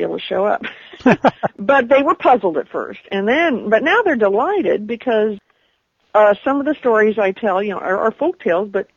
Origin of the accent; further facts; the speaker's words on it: Topeka, Kansas, United States; I also have a couple of personal stories I tell about growing up in Topeka, especially with my brothers.